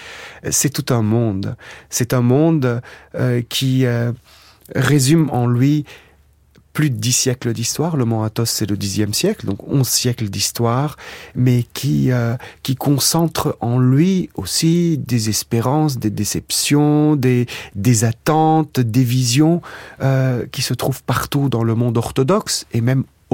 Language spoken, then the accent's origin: French; Lebanon; qui n'est pas sans me rappeler mon pays natal, le Liban, avec les montagnes qui entourent cette ville.